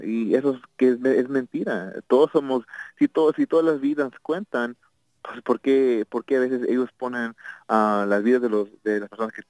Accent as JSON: {"language": "Spanish", "country": "United States", "said": "nosotros como americanos, nosotros como humanos"}